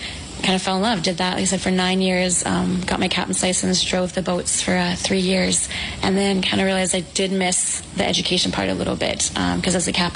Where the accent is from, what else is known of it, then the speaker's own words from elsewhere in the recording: Texas, United States; moved away as an adult; I grew up in Texas where it's beautiful, but I just don't ever get tired of looking out at the ocean